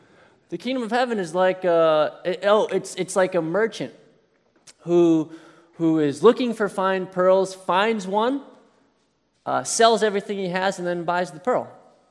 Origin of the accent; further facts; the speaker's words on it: Wisconsin, United States; We're both from Wisconsin. So we're both Packer fans. We bleed cheese.